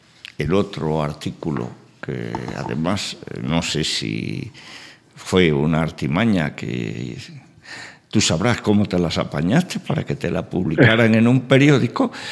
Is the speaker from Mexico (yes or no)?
no; Spain; como somos tan españoles y nos gusta tanto alabar a Felipe II